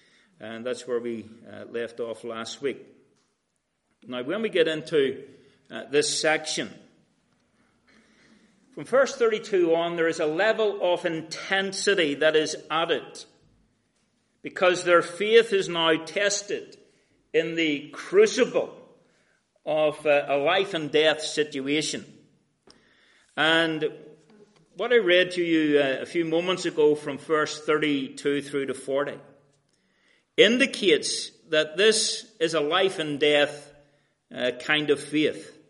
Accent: Ireland; But that's because I'm from Ireland and we do things back to front.

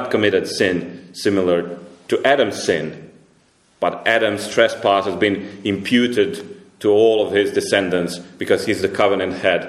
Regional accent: Croatia; English is a second language; now in Cambridge, United Kingdom; We come from Croatia, but we've been living in Cambridge for a year now.

